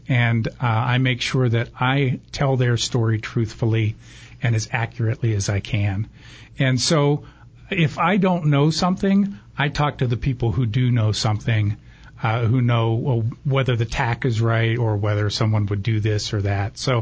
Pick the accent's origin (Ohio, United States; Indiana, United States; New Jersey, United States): Ohio, United States; Youngstown; I was originally from Youngstown, or outside of Youngstown, Ohio.